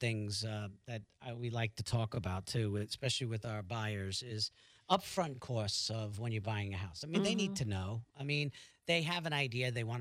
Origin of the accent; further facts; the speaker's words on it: New York, United States; New York.